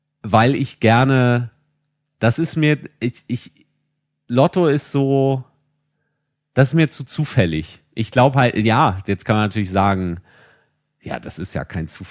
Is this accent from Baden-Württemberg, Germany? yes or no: no; Kiel, Schleswig-Holstein, Germany; born there; was für mich kommt gebürtig aus Kiel, immer so ein tolles Gefühl hervorweckt, ist, wenn ich dieses Geräusch von Meeresrauschen höre.